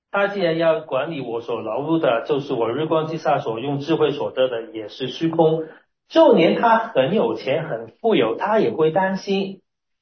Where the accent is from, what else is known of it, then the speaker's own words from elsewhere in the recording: Hong Kong; 我在香港里面呢，我们香港人都很希望，因为经常有台风嘛